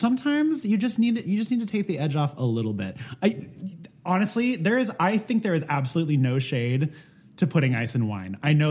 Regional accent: Philippines; I'm Filipino

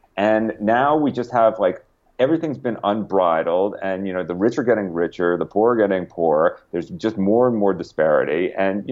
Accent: Connecticut, United States; Like when I was growing up in Connecticut, if you tried to explain to my grandmother that a black man would be president

